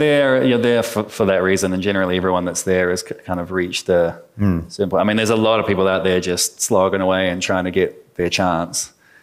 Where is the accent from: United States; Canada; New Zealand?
New Zealand; I especially, I think, as a Kiwi and being quite laid back, It's good to be around that energy.